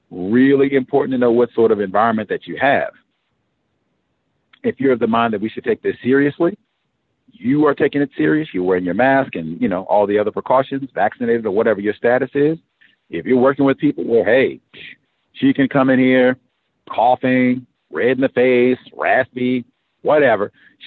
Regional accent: South Carolina, United States; now in Springfield, United States; I am almost 1,000 miles from home. I came from South Carolina to Springfield, Missouri, for an education and a career in truck driving.

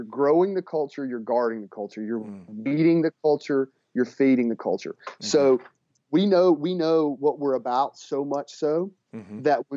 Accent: Mississippi, United States; I love catfish. I'm from Mississippi.

